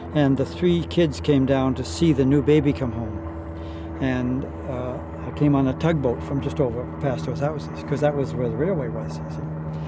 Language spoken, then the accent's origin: English; Duncan, British Columbia, Canada; born there; because I was born actually in Duncan.